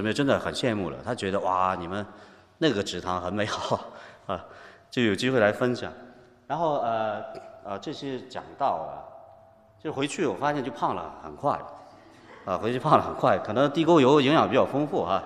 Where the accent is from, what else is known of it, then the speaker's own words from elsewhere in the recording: Ningxia, China; also born or lived in Hunan / Ürümqi; 小时候因为在宁夏长大，我是湖南人，爸爸妈妈他们从湖南就去到宁夏这边，所以从小在那边长大，周围有很多回族的朋友，然后又有四年的时间呢是在乌鲁木齐